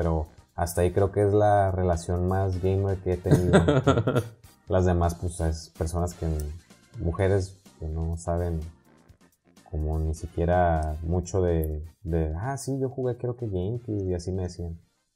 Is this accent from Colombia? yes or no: no; Tijuana, Baja California, Mexico; Oye, pues yo también soy de Tijuana, hay que vernos.